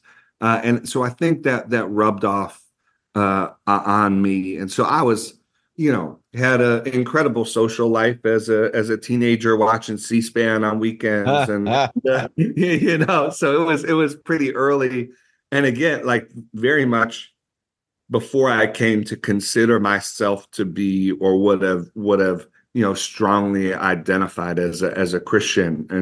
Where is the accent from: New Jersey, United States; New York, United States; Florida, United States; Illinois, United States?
New York, United States; Buffalo; She started attending a church, and we're from Buffalo, New York.